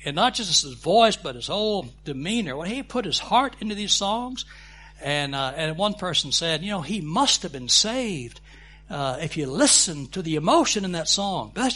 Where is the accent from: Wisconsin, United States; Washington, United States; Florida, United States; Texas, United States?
Texas, United States; and I'm, as a Texan, I can claim some Southern membership, okay?